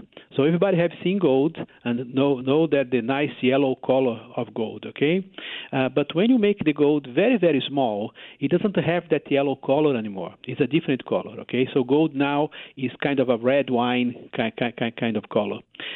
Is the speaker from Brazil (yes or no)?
yes; Brazil; English is a second language; because I'm from Brazil, I'm very familiar with these kinds of mosquito-borne outbreaks that we have in Brazil every year.